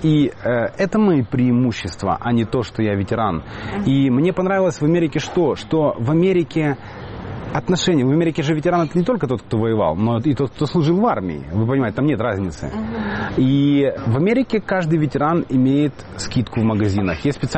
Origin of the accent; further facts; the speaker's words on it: Crimea, Ukraine; несмотря на то, что я русский по национальности, моя национальная идентификация, я украинец. Так. Я родился и вырос в этой стране. Это моя земля, я вырос в Крыму, моя мама из Белгородской области, папа у меня в Крыму родился.